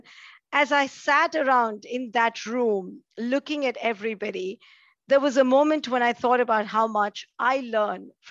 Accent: India; growing up in India, in a middle-class background, I grew up in a very middle-class background.

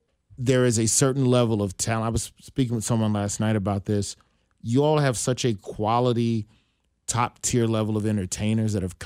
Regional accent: Alabama, United States; I'm from Alabama. I come in peace.

